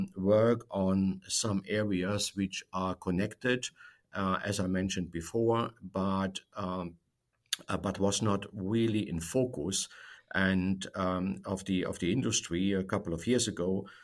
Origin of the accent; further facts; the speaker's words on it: Germany; I'm originally from Germany, and I'm also an American citizen.